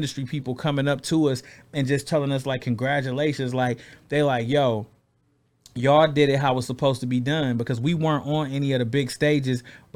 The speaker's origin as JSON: {"language": "English", "town": "Flint", "region": "Michigan", "country": "United States", "said": "Because I'm from Flint, Michigan, where it's not really a lot of people"}